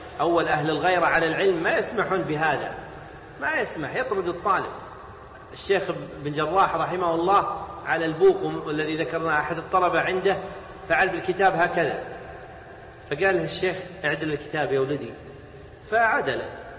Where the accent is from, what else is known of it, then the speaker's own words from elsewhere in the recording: Najd, Saudi Arabia; مرة أحدهم عندنا في نجد